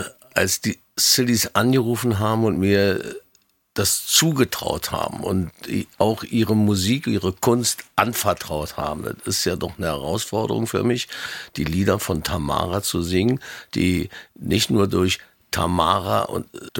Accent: Berlin, Germany; Berlin. Nicht, weil es die Hauptstadt ist dieses Landes, sondern weil es meine Heimatstadt ist. Da bin ich geboren. Ich bin übrigens, gerade wenn ich mit … auf der Bühne bin, der Einzige, der in Berlin geboren ist.

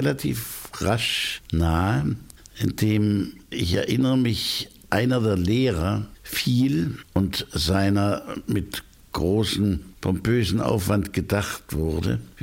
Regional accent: Chemnitz, Saxony, Germany; Ich bin 1933 geboren in Chemnitz. Meine Eltern zogen im selben Jahr, im Geburtsjahr, in die Nähe von Chemnitz in ein kleines Dorf

